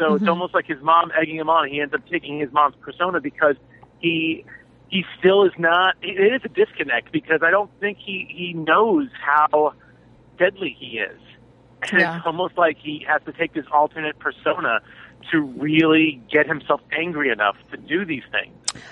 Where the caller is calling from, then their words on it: Hollywood, California, United States; The stairwell in Hollywood, California.